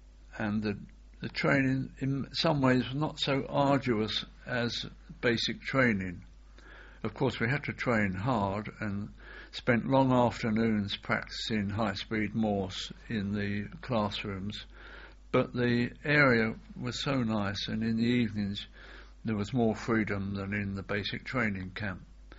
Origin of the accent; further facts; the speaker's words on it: Brighton, South East England, United Kingdom; as my hometown was Brighton, when I got leave, I found it very difficult to get into the town because it had been, in modern parlance, ring-fenced, so that you had to have a pass to get into the town.